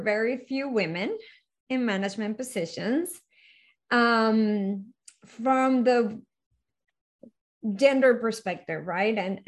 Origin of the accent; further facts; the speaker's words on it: Venezuela; because I was born and raised in Venezuela.